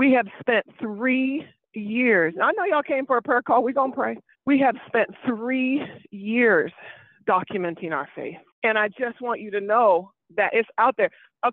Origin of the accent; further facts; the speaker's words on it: Wichita, Kansas, United States; born there; I was born in Wichita, Kansas. So I drove 2.5 hours to see my family.